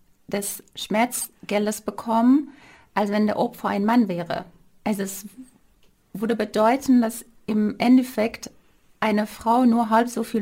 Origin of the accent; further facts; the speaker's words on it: Tehran, Tehran Province, Iran; also born or lived in northwestern Iran; Ich bin in der Hauptstadt vom Iran, also in Teheran, aufgewachsen. Geboren bin ich aber in einer kleinen Stadt im Nordwesten des Irans, eine eher kleine konservative Stadt.